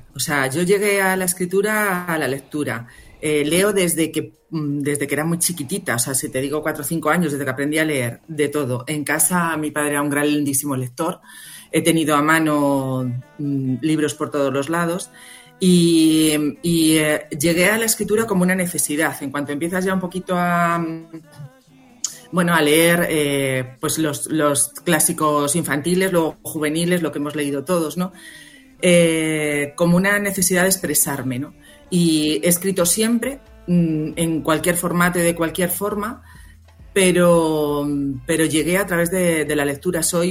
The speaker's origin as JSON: {"language": "Spanish", "town": "Madrid", "region": "Community of Madrid", "country": "Spain", "said": "aunque soy de Madrid, yo soy madrileña, pero llevo más de 20 años yendo a Asturias, tengo familia allí."}